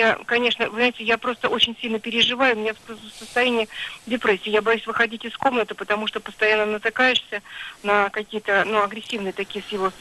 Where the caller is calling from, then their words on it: Moscow, Russia; Я звоню из Москвы